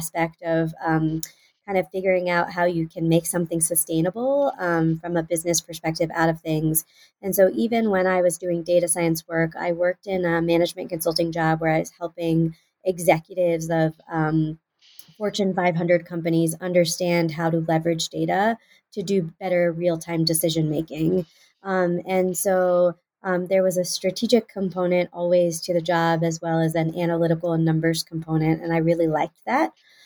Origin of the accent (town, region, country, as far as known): Houston, Texas, United States; born or raised there